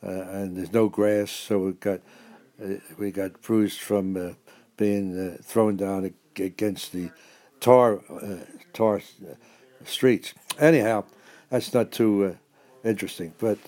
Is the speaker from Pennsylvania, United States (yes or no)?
yes; Philadelphia, Pennsylvania, United States; I was born in South Philadelphia on June 24th, 1923. And I lived in a community where... all the activity was on a city street.